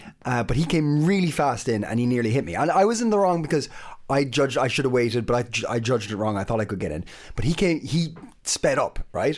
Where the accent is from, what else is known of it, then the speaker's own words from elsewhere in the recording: Ireland; now in Copenhagen, Denmark; I'm Irish, Marius is Danish, Abby's not here, but Abby's American